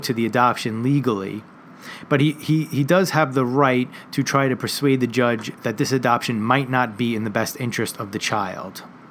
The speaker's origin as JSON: {"language": "English", "region": "New York", "country": "United States", "tie": "born or raised there", "said": "I attended law school right here down in Tribeca, and I was born and raised in New York."}